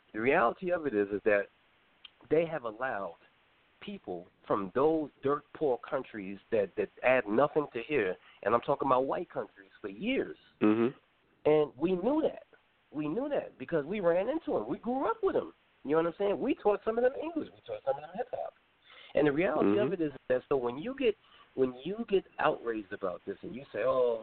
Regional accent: Brooklyn, New York, United States; I grew up in Brooklyn. I grew up in Coney Island.

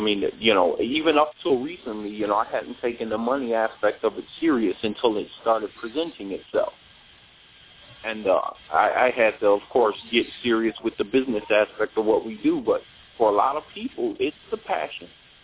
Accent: Detroit, Michigan, United States; recently I just did Cobo Arena. That's my hometown. It's Detroit.

